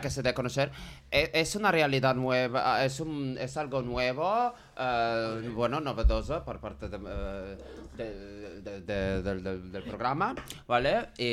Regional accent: Brazil; Spanish is a second language; porque yo soy brasileña

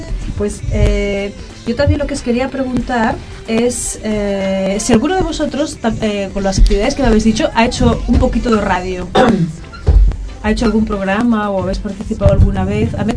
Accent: Spain; first language Catalan; Spanish is a second language; un poquito de inglés, de francés, catalán, que es mi lengua materna, y castellano también

